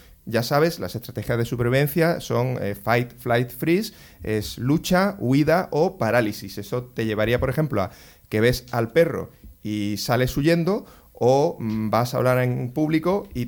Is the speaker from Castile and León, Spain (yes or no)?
no; Seville, Andalusia, Spain; Yo la siesta la tengo genética porque soy sevillano.